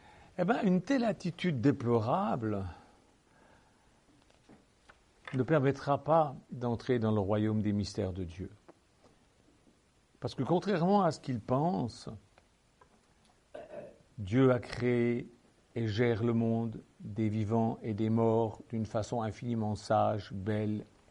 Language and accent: French; Switzerland; on avait des voisins d'arbistes chez nous en Suisse. Ils habitaient la ferme à côté de notre villa.